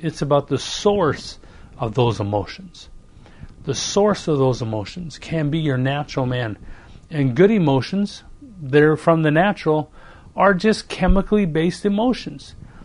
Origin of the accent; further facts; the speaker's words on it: Canada; Well, growing up in Canada in the Rocky Mountains